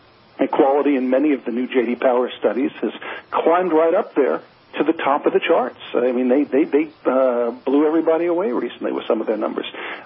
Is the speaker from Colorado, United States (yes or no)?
no; New Jersey, United States; You can either say New Jersey, I'm from New Jersey, so I can say that.